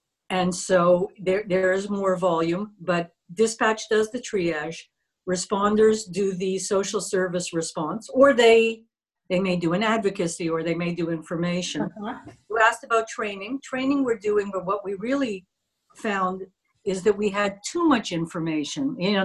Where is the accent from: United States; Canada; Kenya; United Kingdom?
Canada; I'm in Canada.